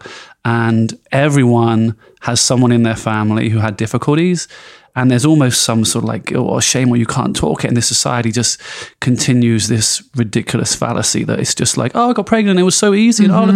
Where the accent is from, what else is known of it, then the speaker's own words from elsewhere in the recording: England, United Kingdom; now in Brooklyn, United States; I'm an English guy living in Brooklyn.